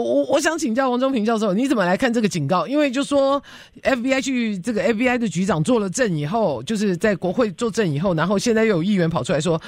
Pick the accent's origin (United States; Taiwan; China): United States